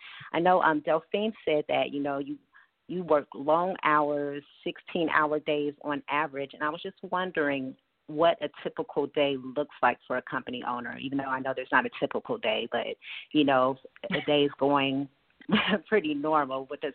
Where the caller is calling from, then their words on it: Decatur, Georgia, United States; I'm calling from Decatur, Georgia.